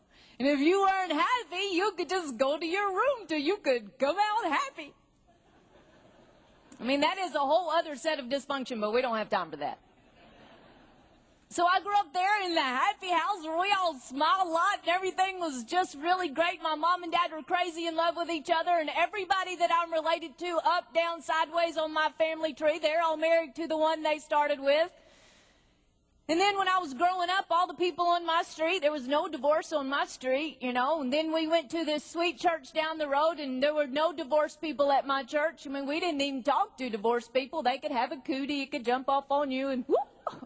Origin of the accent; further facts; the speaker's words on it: Mount Airy, North Carolina, United States; born there; I was born in Mount Airy, North Carolina. I know that's shocking to you. Mount Airy just happens to be the hometown of Andy Griffith.